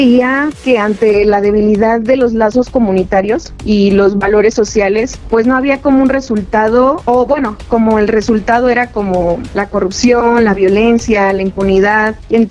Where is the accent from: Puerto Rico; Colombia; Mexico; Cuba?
Mexico; Puente de Ixtla, Morelos; tengo 26 años, soy del municipio de Puente de Ixtla y avecindada del ejido de Amacuzac.